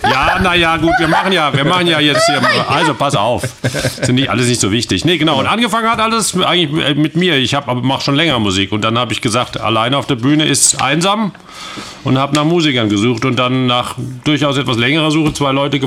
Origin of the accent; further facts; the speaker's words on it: Southern Germany, Germany; Nee, wir kommen eigentlich aus dem Süden.